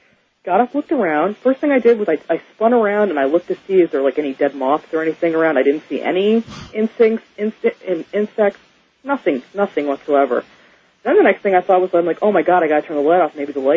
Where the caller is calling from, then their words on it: Kenmore, New York, United States; I'm from Buffalo, New York. Well, actually, Kenmore is a suburb.